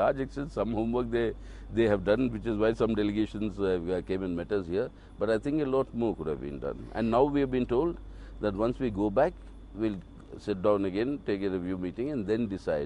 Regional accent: India; I, as an Indian parliamentarian, saying that I'm willing to talk to anybody

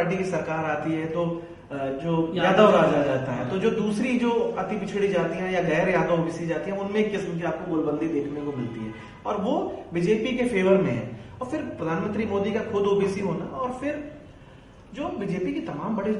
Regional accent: Uttar Pradesh, India; मैं भी उत्तर प्रदेश से आता हूं

